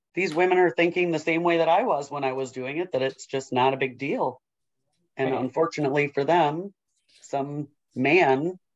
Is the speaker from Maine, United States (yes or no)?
no; Madison, Wisconsin, United States; But I mean, growing up in Madison